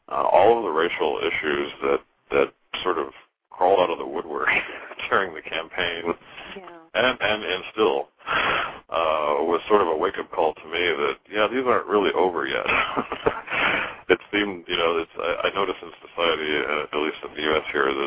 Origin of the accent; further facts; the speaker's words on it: Midwest, United States; I grew up in the Midwest, and I knew people who were, you know, half black and half white.